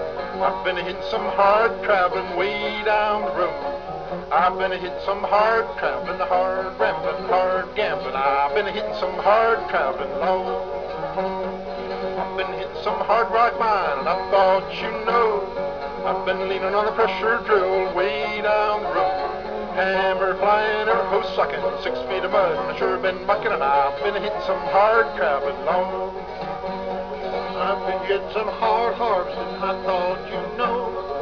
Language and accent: English; Okemah, Oklahoma, United States; born there; Well, I was born in Okemah, Old Fuskey County, Oklahoma, in 1912, the year that Woodrow Wilson was nominated for president.